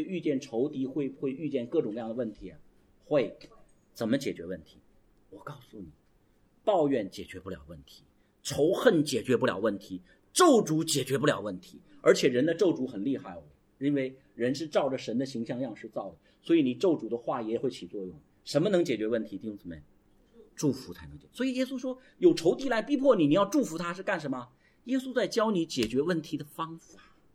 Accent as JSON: {"language": "Chinese", "country": "China", "said": "所以我们中国人习惯打压教育"}